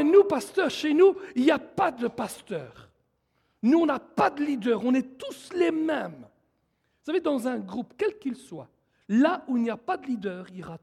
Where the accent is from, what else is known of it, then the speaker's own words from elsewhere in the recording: Switzerland; Chez nous, en Suisse, probablement pas comme au Canada.